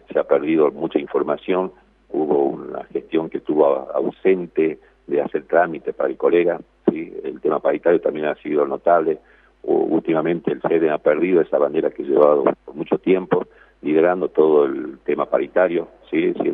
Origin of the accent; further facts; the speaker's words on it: Libertador General San Martín, Argentina; Caso mío, vengo de Libertador General San Martín.